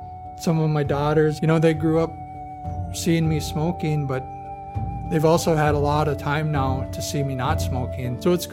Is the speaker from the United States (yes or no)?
yes; Fond du Lac Reservation, Minnesota, United States; I'm from the Fond du Lac Reservation.